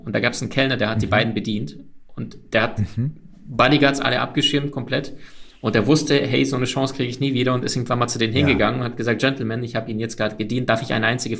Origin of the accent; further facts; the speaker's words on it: Ukraine; Wir sind beide in der Ukraine im Rattenloch aufgewachsen. Wir hatten Mangel, Armut.